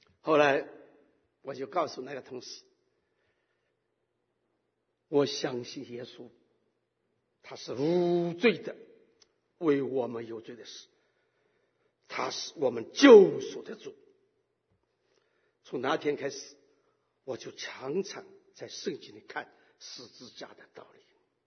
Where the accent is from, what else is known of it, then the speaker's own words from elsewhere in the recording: China; 弟兄姐妹，我们中国人知道死这句话不好听